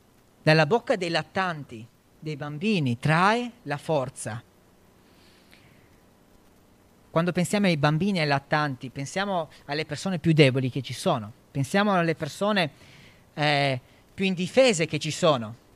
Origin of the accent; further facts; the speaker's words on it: Monfalcone, Friuli-Venezia Giulia, Italy; born there; Io sono nato a Monfalcone.